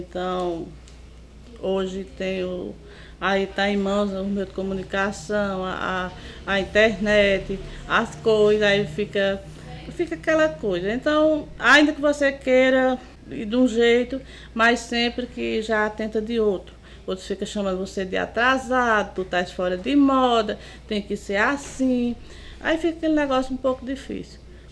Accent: Coxixola, Paraíba, Brazil; É, a minha infância foi no sítio, no Campo do Velho. Era, na época era distrito de Coxichola, hoje Coxichola passou a cidade. Pequenininha, mas é cidade.

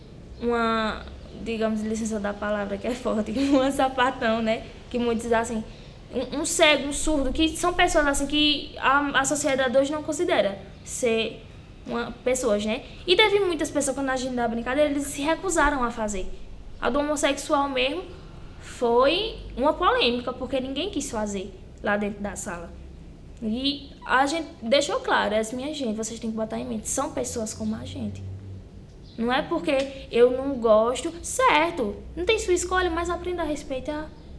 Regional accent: Paraíba, Brazil; nós que somos da Paraíba somos discriminados

